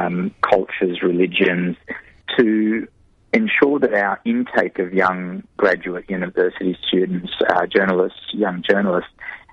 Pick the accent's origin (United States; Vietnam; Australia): Australia; Sydney, New South Wales; I'm an Australian that was brought up in Sydney. My parents are both Egyptian, so naturally I've got olive skin. I look reasonably Middle Eastern.